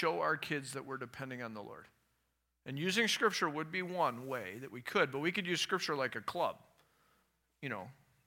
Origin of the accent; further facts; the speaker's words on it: Florida, United States; You could tell I grew up in Florida, can't you?